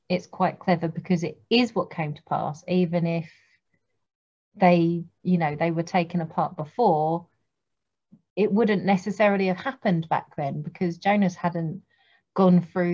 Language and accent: English; United Kingdom; We thought, because we're British and just, yeah, it would suit us more